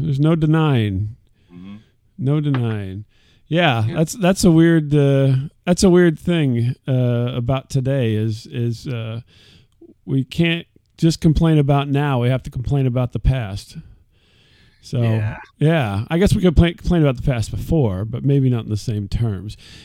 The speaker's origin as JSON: {"language": "English", "town": "Decatur", "region": "Illinois", "country": "United States", "said": "And so I'm from the Midwest as well. And I'm actually from originally from Decatur, Illinois, which isn't too far from where you're at."}